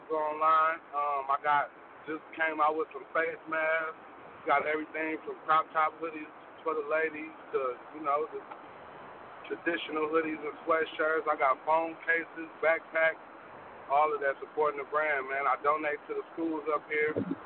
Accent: Gary, Indiana, United States; born there; now in Minneapolis, United States; I reside in Minneapolis, Minnesota. I was born in Gary, Indiana.

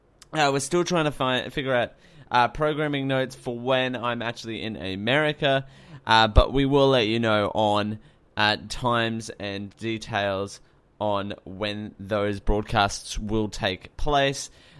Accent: Australia; we could be talking about American news, but we're Australian, so we put Australian news first.

